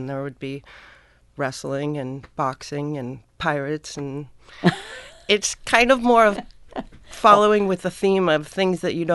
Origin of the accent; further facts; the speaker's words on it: Davis, California, United States; now in Oregon, United States; I grew up in California, in Davis. College town, close to Sacramento.